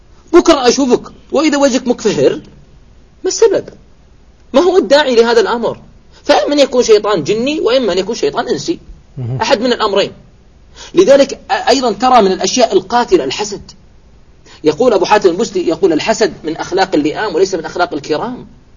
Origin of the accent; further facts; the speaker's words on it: Eastern Province, Saudi Arabia; السمك اللي عندنا بالشرقية جبناه عندكم بيعيش؟